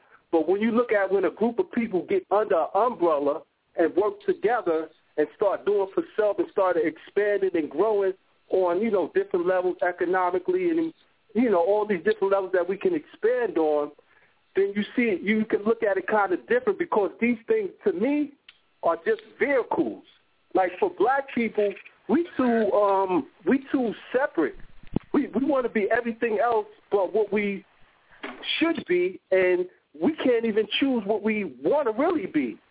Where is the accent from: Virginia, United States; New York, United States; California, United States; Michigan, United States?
New York, United States; Brooklyn; I'm from Brooklyn, but I'm in PA right now.